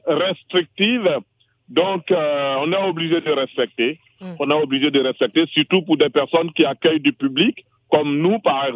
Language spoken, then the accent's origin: French; Côte d’Ivoire; je suis originaire de la Côte d'Ivoire.